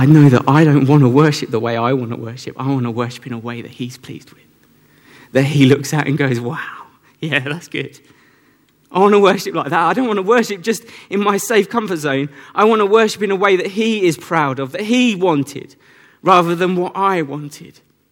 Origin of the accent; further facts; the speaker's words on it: United Kingdom; Because that's the awkward thing. We're British. We don't want to do that sort of thing.